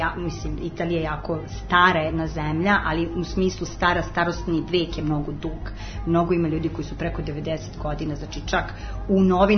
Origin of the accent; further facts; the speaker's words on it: Serbia; ja sam jedna Srpkinja koja opet sam netipična Srpkinja i zbog svog porekla koja je jako, jako raznovrsno. Moja baka je poluruskinja